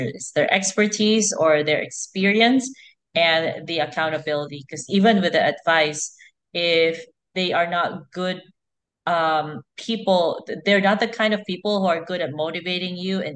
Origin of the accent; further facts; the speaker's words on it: Philippines; I'm Filipino